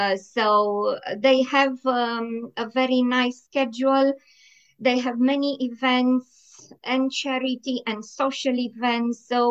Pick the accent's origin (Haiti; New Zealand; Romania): Romania; Constanța, Constanța County; English is a second language; now in Bexhill-on-Sea, United Kingdom; I'm from Constanza, so I love the sea.